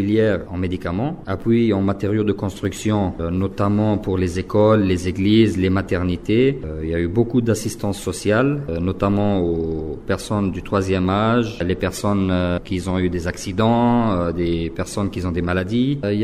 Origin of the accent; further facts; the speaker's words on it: Central African Republic; Je suis né en Centrafrique, j'ai grandi en Centrafrique, c'est mon pays, je suis centrafricain.